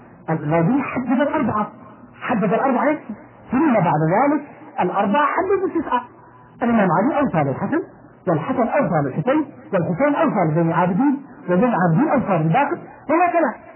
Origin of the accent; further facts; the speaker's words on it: Yemen; عندنا في اليمن يوجد عندنا